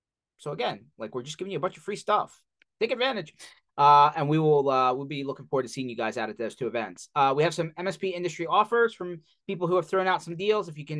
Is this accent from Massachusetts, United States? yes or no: no; Philadelphia, Pennsylvania, United States; Yes, I'm definitely from Philadelphia. There's no question about it.